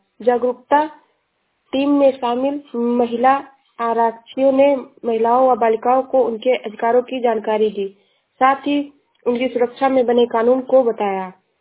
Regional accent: Uttar Pradesh, India; मैं जिला श्रावस्ती से हूँ।

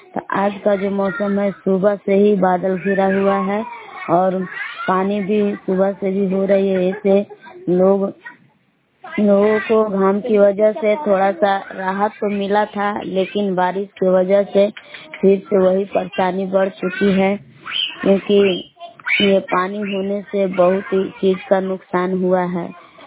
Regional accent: Belav, Bihar, India; ग्राम बेलाव जिला कैमूर भगवान के निवासी हूँ।

